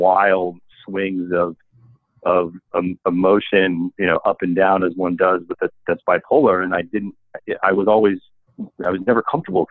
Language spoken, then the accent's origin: English; Kansas, United States; So, to go back in time, I grew up in Kansas. I was one of four kids in a suburban, nice suburban household.